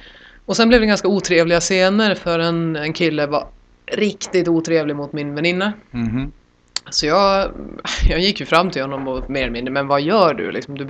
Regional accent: Norrland, Sweden; Jag är uppvuxen i Norrland.

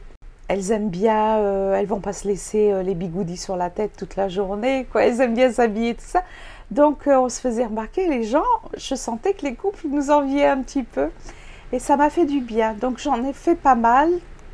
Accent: France; now in United States; Je suis une Française qui vit aux États-Unis.

